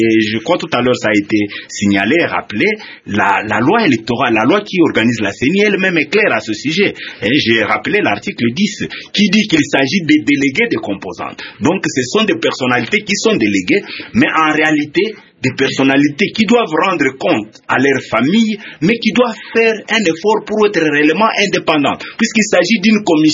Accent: DR Congo; surtout chez nous, à RDC.

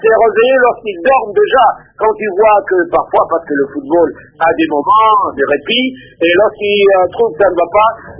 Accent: DR Congo; chez nous, en République démocratique du Congo

